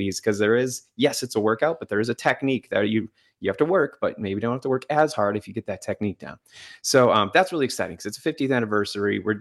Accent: Green Bay, Wisconsin, United States; I mean, I'm from the Green Bay area, right? That area of the state's a little flat.

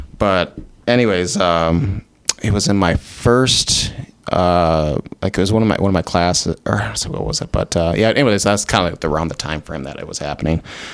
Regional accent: Stoughton, Wisconsin, United States; I'm actually originally from the Dane County area, from Stoughton.

